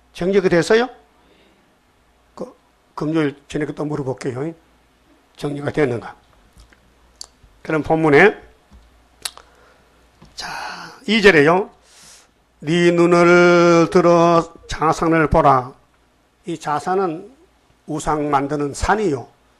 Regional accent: North Gyeongsang, South Korea; 나는 경상북도에서 왔고

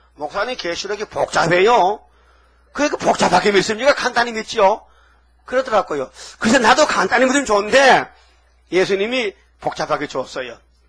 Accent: Gyeongsang, South Korea; 나는 경상도에서 왔어요.

